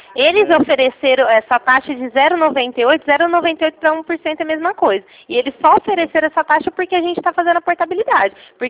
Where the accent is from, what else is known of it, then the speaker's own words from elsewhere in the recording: São Paulo, Brazil; eu falei que eu sou do estado de São Paulo